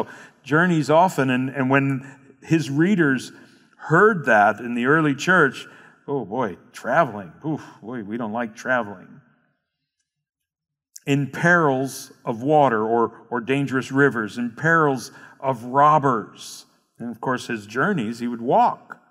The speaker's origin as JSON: {"language": "English", "country": "United States", "said": "We have to forget the American thinking. Not that we can actually help that. We are American. We think that way."}